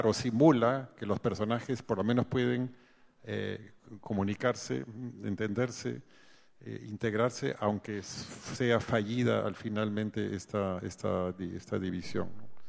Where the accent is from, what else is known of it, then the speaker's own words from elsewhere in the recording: Peru; also born or lived in Paris / Washington; decidieron que deberíamos volver a vivir al Perú y que nosotros fuéramos peruanos.